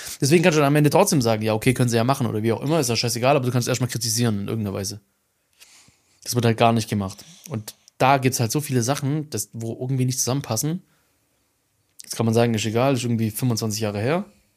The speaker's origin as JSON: {"language": "German", "town": "Eislingen", "region": "Baden-Württemberg", "country": "Germany", "said": "Digga, ich komme aus Eislingen, bei uns wohnt legit niemand."}